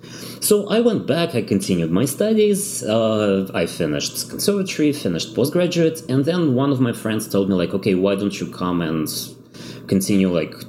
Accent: Russia; English is a second language; now in United States; So as you just said, I'm originally from Russia, but I spent the last 15 and a half years in America. And about a year and a half, I became a citizen.

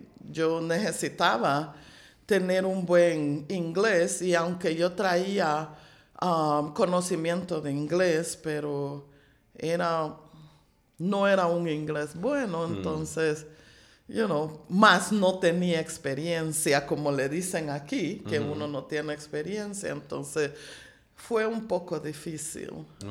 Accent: Tela, Atlántida, Honduras; now in Massachusetts, United States; De Honduras, soy de Tela.

